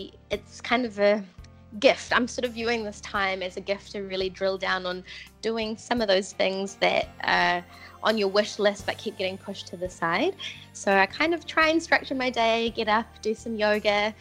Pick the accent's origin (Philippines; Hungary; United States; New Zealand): New Zealand; born there; I was born in New Zealand. My parents came over to New Zealand to study university in the 70s, and they actually met each other over here in Christchurch.